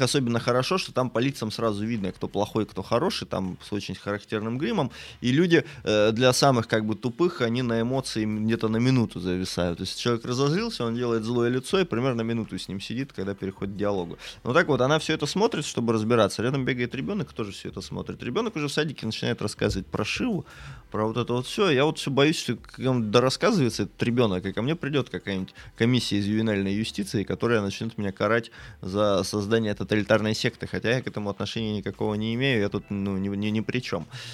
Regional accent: Russian Far East, Russia; я сам с Дальнего Востока, там не так-то просто найти специалиста

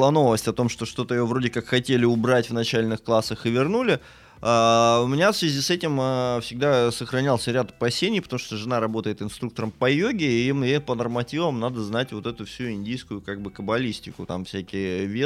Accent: Russian Far East, Russia; я сам с Дальнего Востока, там не так-то просто найти специалиста

